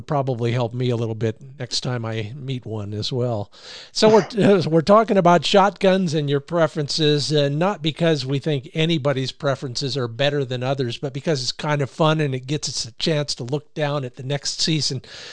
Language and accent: English; Rocky River, Ohio, United States; born there; two Ohio guys, you and me. I was born in Rocky River.